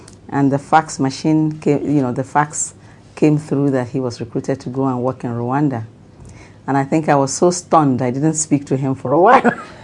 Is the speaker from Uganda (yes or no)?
no; Nigeria; I am from Nigeria.